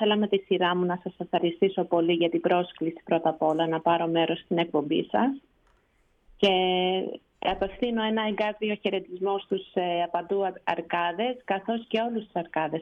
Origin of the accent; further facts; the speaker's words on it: Chicago, Illinois, United States; also born or lived in Greece; Γεννήθηκα στην Ελλάδα, αλλά έχω μεγαλώσει εδώ. Ουσιαστικά ήμουνα ενός χρονού όταν ήρθα στο Σικάγο με την οικογένεια μου. Οπότε εδώ έχω μεγαλώσει.